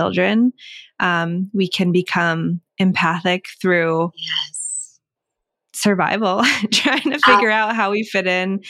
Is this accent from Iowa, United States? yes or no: no; Westhampton, Massachusetts, United States; So originally from Western Mass, West Hampton. A lot of people probably don't know where that is because it's a tiny little town